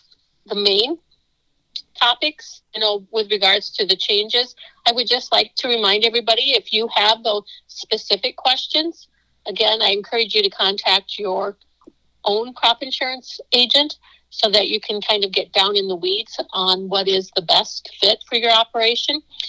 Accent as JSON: {"language": "English", "region": "South Dakota", "country": "United States", "tie": "born or raised there", "said": "You know, I think about my home state, South Dakota. We have a very small growing season compared to Oklahoma, Texas, and states south of us."}